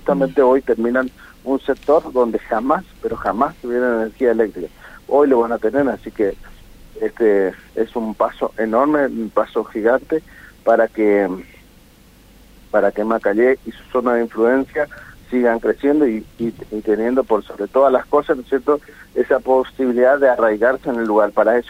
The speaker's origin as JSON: {"language": "Spanish", "country": "Argentina", "said": "tenemos la fe y la convicción como argentinos y aquellos que tenemos un par de añitos más"}